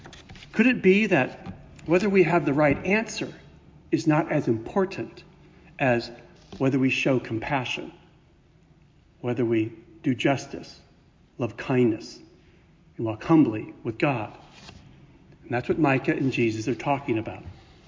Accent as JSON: {"language": "English", "town": "Upland", "region": "California", "country": "United States", "tie": "born there", "said": "So I was born in Upland, California. And I was brought in and raised as a Christian."}